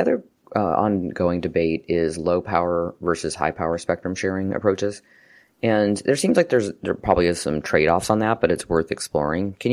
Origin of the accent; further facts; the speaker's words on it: Nebraska, United States; I'm from Nebraska. Maybe that particular area doesn't get a lot of ship traffic.